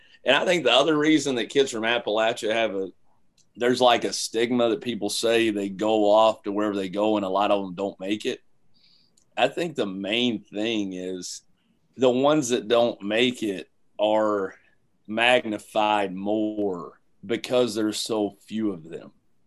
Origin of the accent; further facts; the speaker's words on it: London, United Kingdom; those 18 years that I spent growing up in London